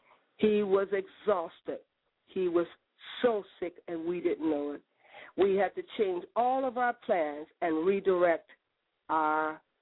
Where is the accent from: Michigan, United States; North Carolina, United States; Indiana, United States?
Indiana, United States; Gary; And when she found out I was from Gary, Indiana, she summoned me to her court to a private dinner with just us two.